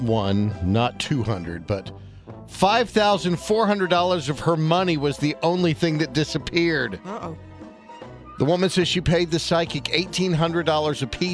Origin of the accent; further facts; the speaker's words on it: Houston, Texas, United States; I grew up in the Houston area, and it was a very popular thing to say, I want to grow up to be an astronaut.